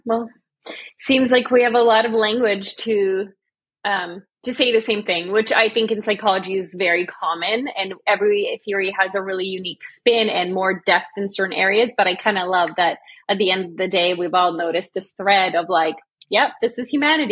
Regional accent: Canada; most people didn't even know I was Serbian. Everyone assumed I was American, and actually I'm Serbian Canadian. I'm not even American

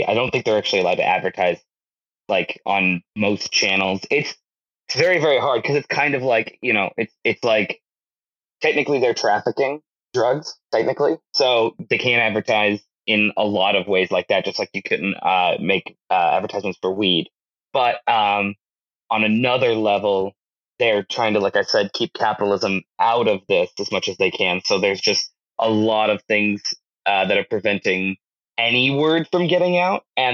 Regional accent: Boise, Idaho, United States; born there; So I was born in Boise, Idaho. We were pretty Mormon.

